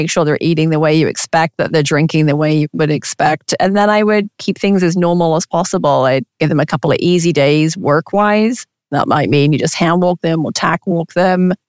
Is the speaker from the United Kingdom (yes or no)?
yes; England, United Kingdom; the area I grew up in England